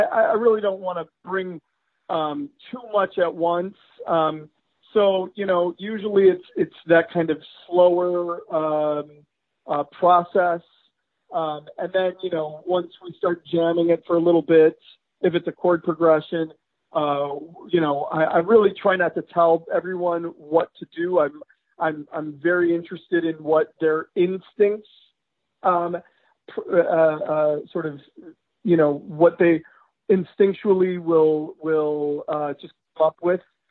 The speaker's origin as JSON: {"language": "English", "town": "Detroit", "region": "Michigan", "country": "United States", "also_born_or_lived": "New York / New Jersey", "lives_now": "Los Angeles, United States", "said": "I'm from Detroit, Michigan, but I lived in New York and New Jersey from 1990, all of the 90s, and moved to LA at the end of the 90s. And I've been here ever since."}